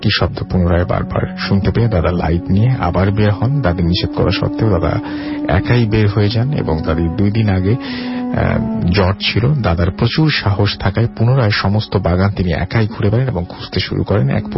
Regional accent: Monirampur, Khulna Division, Bangladesh; আমার গ্রামের বাড়ি যশোর জেলার মণিরামপুর থানায়।

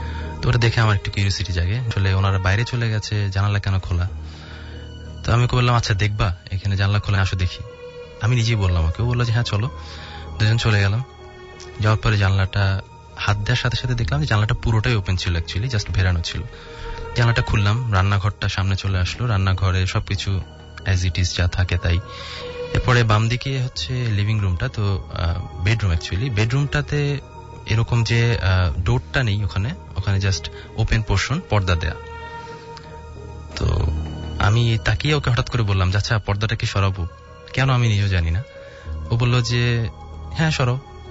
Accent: Dhaka, Dhaka Division, Bangladesh; আমি মগবাজার থেকে এসেছি।

